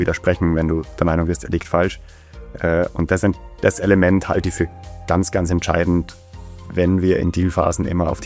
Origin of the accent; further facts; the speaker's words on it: Graz, Styria, Austria; accent: Austrian; moved away as an adult; also born or lived in Heidelberg; now in Munich, Germany; ich bin gebürtiger aus Graz, bin in Österreich aufgewachsen, habe bis 2006 dort gelebt, bin dann 2006 zum Studium schon nach München gekommen